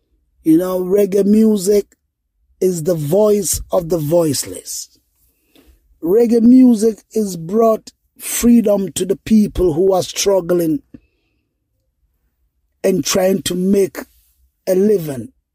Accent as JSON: {"language": "English", "country": "Ghana", "tie": "born or raised there", "said": "I was growing up in Ghana"}